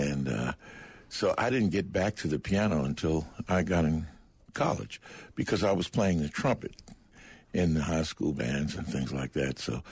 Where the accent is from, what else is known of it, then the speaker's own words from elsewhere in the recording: New York City, New York, United States; now in West Virginia, United States; Yes, I grew up in Jamaica, Queens